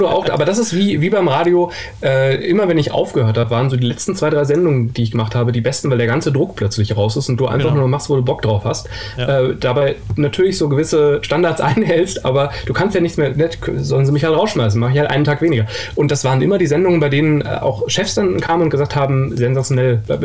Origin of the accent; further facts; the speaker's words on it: Hesse, Germany; Ich bin ja in Frankfurt geboren und im Umland aufgewachsen, war mein Gebiet.